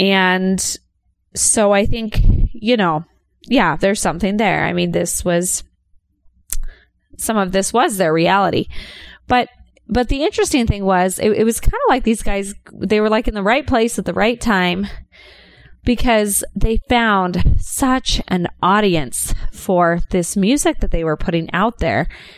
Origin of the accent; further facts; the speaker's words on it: California, United States; And I'm from California. I grew up, I don't know, maybe like 4 hours north of LA.